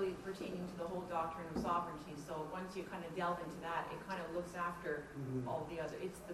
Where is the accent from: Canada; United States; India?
Canada; we're from Canada.